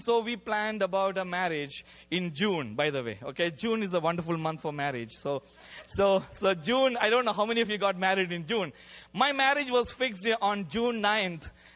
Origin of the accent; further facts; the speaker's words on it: North India, India; In fact, I grew up in North India.